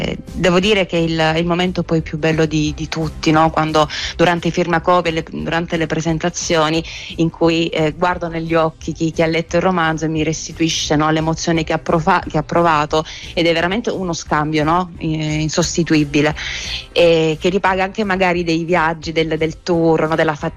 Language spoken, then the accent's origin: Italian; Apulia, Italy; anche qui torniamo alla mia terra, no? Perché la Puglia è una grande produttrice di rosati